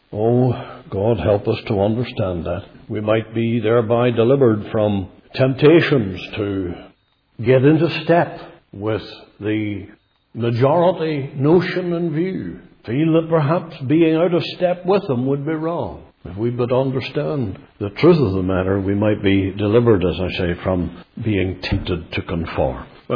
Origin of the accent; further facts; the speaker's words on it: Ireland; I'm sure there's particular lessons here for me as an Irishman.